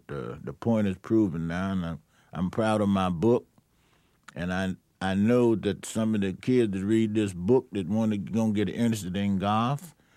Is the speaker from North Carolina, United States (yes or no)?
yes; Charlotte, North Carolina, United States; born or raised there